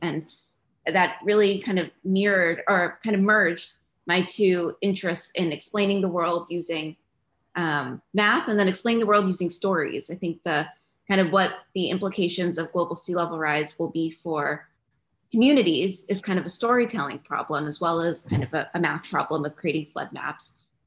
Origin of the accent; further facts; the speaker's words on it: Texas, United States; I grew up in Texas. We didn't really see ice or snow a whole lot.